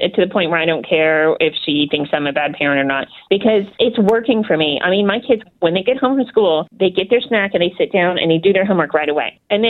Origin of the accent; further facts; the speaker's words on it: Rising Sun, United States; from Rising Sun.